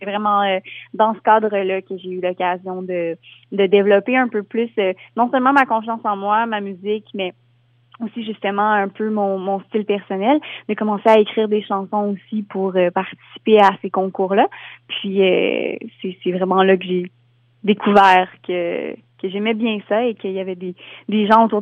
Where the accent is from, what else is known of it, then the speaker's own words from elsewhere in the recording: Quebec, Canada; now in France; Je viens du Québec, je viens de la région de la Côte-Nord.